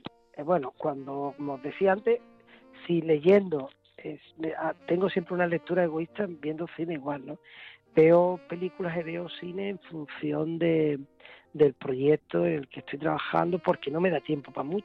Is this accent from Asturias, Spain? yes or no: no; Lebrija, Andalusia, Spain; yo estoy deseando llegar aquí a mi pueblo, a Lebrija